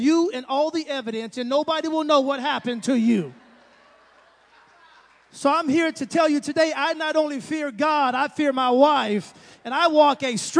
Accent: San Antonio, Texas, United States; moved away as an adult; now in Nashville, United States; That's my home now, Nashville, but I'm originally from Texas. I'm a Texan. Yeah, San Antonio, Texas. I was born and raised there. Moved to Nashville back in 05.

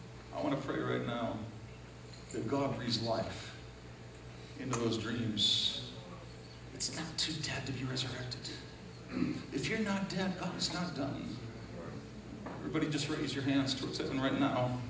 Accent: Denver, Colorado, United States; from Denver, Colorado. Although I'm not from Denver anymore.

